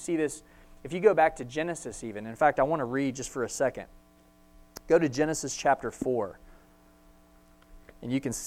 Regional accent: Texas, United States; as an American with a family here in Texas

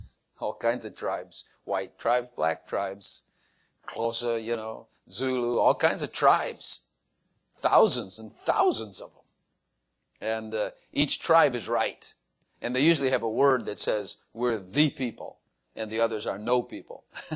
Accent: Dallas, Texas, United States; I'm an American. Well, there's a lot of pride in that. I'm a Texan. There's a lot of pride in that. I'm from Dallas.

